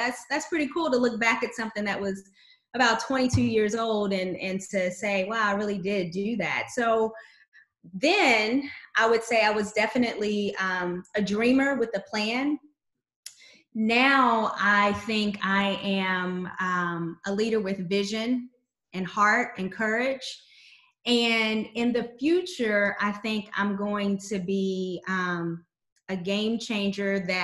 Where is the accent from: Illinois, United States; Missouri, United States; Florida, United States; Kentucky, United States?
Kentucky, United States; Louisville; moved away as an adult; now in Texas, United States; Well, I am a Texan now, but I was born and raised in Kentucky, which is where I started my career. I'm from Louisville, Kentucky, taught there, moved to Texas about 18 years ago.